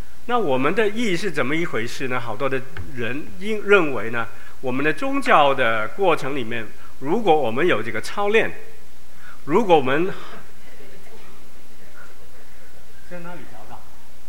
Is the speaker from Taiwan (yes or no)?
no; China; 我们中国人非常有趣的这个教育的层次